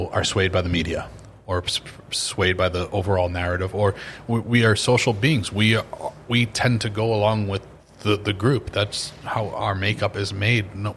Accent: Massachusetts, United States; we grew up Catholic, but sort of like, you know, I'm Irish and I'm from Massachusetts, so it's just like another one of the boxes you checked off.

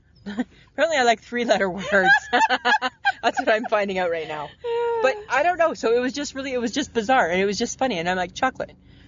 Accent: Ontario, Canada; accent: Ontario; That's... Is that my Ontario accent?

